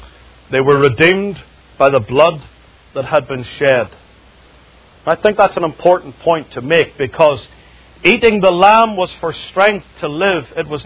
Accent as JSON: {"language": "English", "country": "United Kingdom", "tie": "born or raised there", "said": "I come from the United Kingdom. There are millions of them all over the place, so it's very plentiful. I grew up eating lamb"}